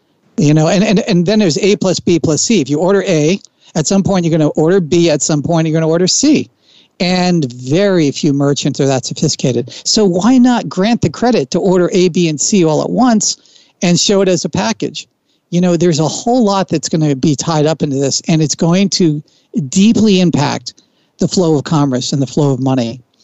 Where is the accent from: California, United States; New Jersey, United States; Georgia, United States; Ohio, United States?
New Jersey, United States; I grew up in Jersey. I can't do the New York guy, but I got to get the shaved head.